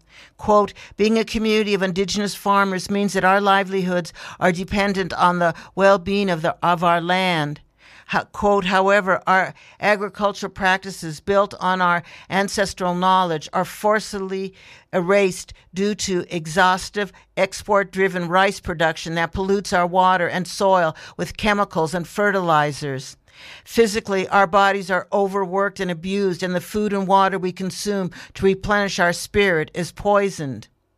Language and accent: English; Lahaina, Hawaii, United States; I am also here today representing my hometown of Lahaina, which in August of 2023 was devastated by wildfire.